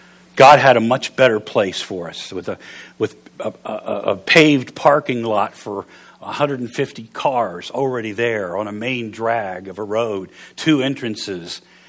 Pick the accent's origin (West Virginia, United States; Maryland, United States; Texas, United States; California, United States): West Virginia, United States; I'm from West Virginia. I don't deal with that many zeros.